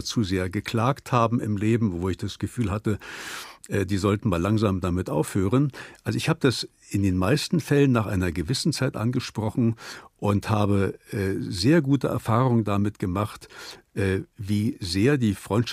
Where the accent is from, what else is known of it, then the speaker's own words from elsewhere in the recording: Germany; Na, zunächst einmal sind wir als Deutsche wenig konfliktfähig.